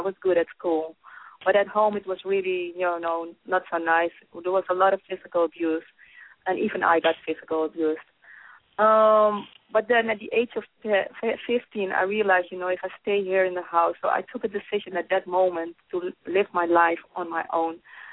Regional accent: Netherlands; I'm grateful that I grew up in the Netherlands

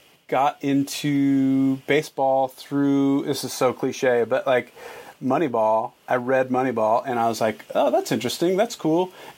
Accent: Michigan, United States; now in Chicago, United States; But I moved from Michigan, so I was a Tigers fan growing up, and then I moved to Chicago

